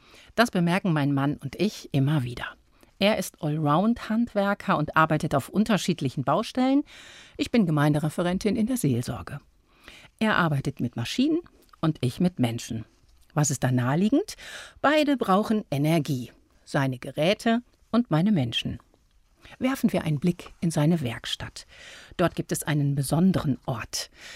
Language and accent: German; Detmold, North Rhine-Westphalia, Germany; In meiner Heimatstadt Detmold gibt es auf dem Kupferberg einen eigens gestalteten Garten der Stille.